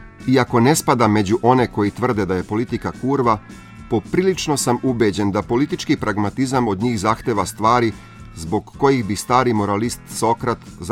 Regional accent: Slovenia; Serbian is a second language; Kao Slovenac i građanin Slovenije u mojoj deželi, u stvari se najbolje osjećam

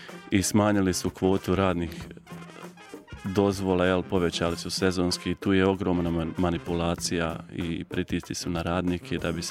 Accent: Bosnia & Herzegovina; now in Ljubljana, Slovenia; ja sam Bosanac koji je došao u ovu zemlju da radi časno i pošteno, jel? I da živim ovdje i normalno.

